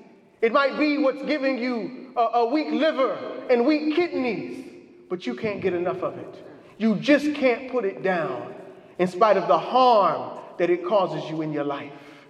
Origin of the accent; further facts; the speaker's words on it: Los Angeles, California, United States; Please excuse me, as I'm from Los Angeles, so please don't get sensitive because you're from Philadelphia.